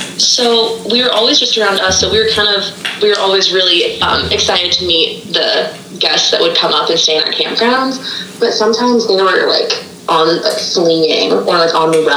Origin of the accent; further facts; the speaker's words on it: Iowa, United States; when I tell them I'm from Iowa, I get this sad look and like they apologize.